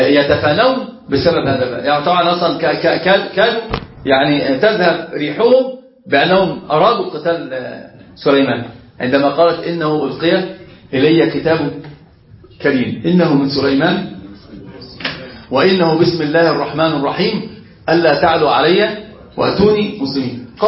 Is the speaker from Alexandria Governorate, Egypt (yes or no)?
yes; Alexandria, Alexandria Governorate, Egypt; إحنا عندنا في اسكندرية كده أنا أصلا من الكلم